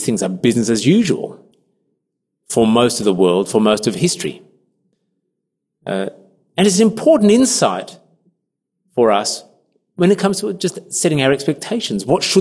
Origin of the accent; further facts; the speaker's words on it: Uganda; born there; I was born in Uganda. Ugandans have big families. Most of my relatives are in Uganda.